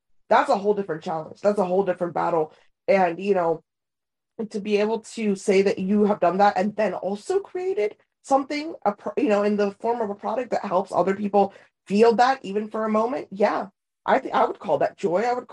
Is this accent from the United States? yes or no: no; India; English is a second language; moved away; I already knew Hindi. I already knew, you know, the Indian culture, and growing up in India, I was going to school there.